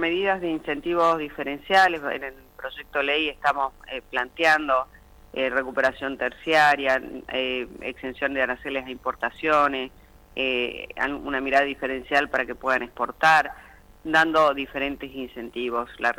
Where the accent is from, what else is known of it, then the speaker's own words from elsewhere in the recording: Salta, Argentina; soy salteña